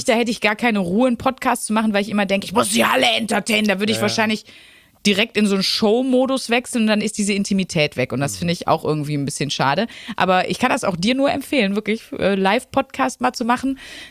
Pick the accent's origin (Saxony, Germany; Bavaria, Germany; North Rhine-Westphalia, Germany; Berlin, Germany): North Rhine-Westphalia, Germany; wir sind beide aus dem Ruhrgebiet. Unsere Omas kommen beide aus Altenessen, aus der Parallelstraße.